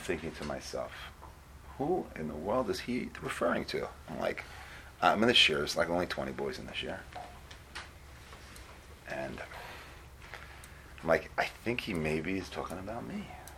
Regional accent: Teaneck, New Jersey, United States; I was a kid from Teaneck, loved to play baseball, by the way.

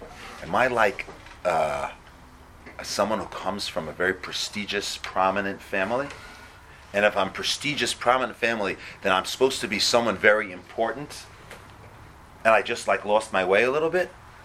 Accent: Teaneck, New Jersey, United States; I was a kid from Teaneck, loved to play baseball, by the way.

